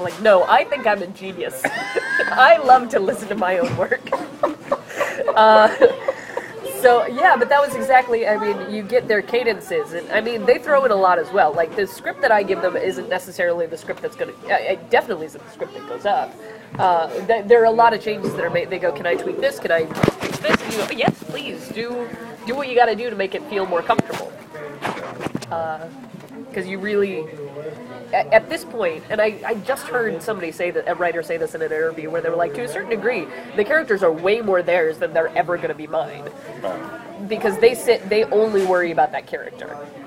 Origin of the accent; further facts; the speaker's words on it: Fond du Lac, Wisconsin, United States; Fond du Lac is my hometown